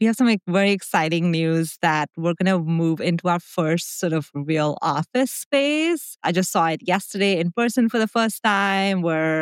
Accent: Delhi, India; moved away as an adult; also born or lived in Singapore; now in United States; I grew up in India. I was in Delhi till I was 18. And then I had the opportunity to go and study in Singapore.

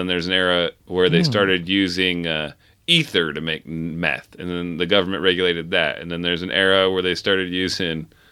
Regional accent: Iowa, United States; I come from Iowa, which you may or may not know

